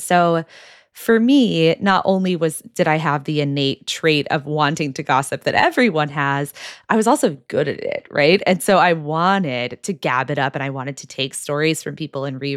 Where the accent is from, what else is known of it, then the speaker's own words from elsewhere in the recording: Texas, United States; the short version of it is that I was raised evangelical in Texas